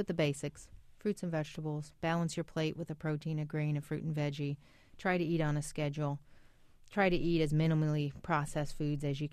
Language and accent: English; Ireland; Can you tell I'm Irish?